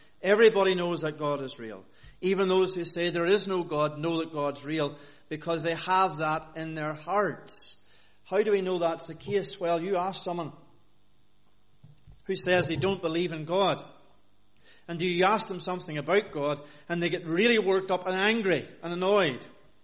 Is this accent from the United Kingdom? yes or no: yes; Northern Ireland, United Kingdom; where I grew up in Northern Ireland